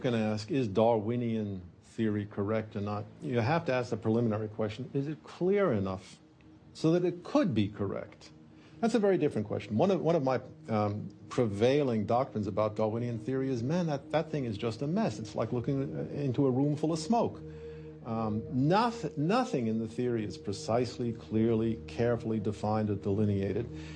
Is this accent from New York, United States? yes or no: yes; New York, United States; born there; also born or lived in California; I was born in New York. Spent 31 years in Manhattan.